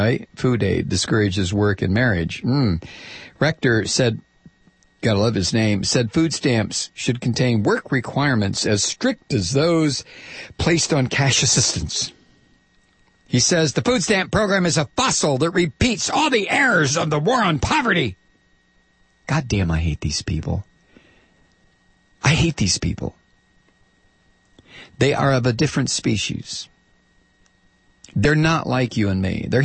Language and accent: English; Ohio, United States; they go to a corner of southwestern Ohio, which gets my attention because I'm from Ohio.